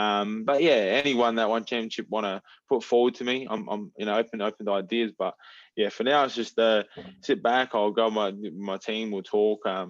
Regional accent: Adelaide, South Australia, Australia; I'm a kid from Adelaide, man.

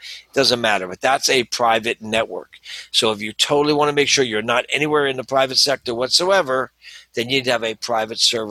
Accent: Livingston, New Jersey, United States; So, yeah, born and raised in Livingston, New Jersey. That's northern New Jersey.

